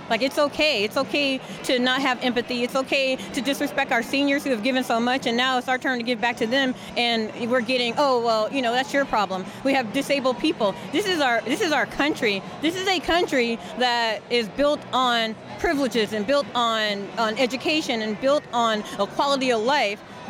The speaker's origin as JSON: {"language": "English", "town": "Vallejo", "region": "California", "country": "United States", "said": "I'm from Vallejo, California, which is in the Bay Area. And I am a retired veteran, 20 years."}